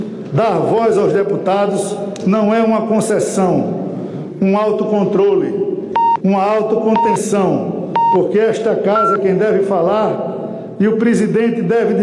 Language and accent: Portuguese; Alagoas, Brazil; venho de um estado pequeno, do Nordeste, a minha querida Alagoas